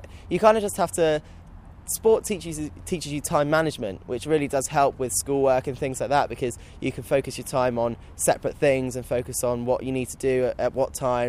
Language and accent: English; Plymouth, South West England, United Kingdom; I think the Plymouth Parade is going to be extra special just because it's my hometown, it's where my friends and family are.